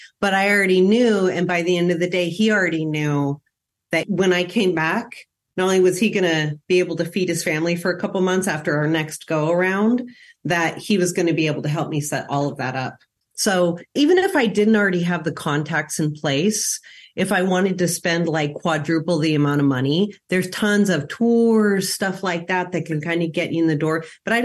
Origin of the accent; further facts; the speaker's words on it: United States; But as an American, that's always more than they have.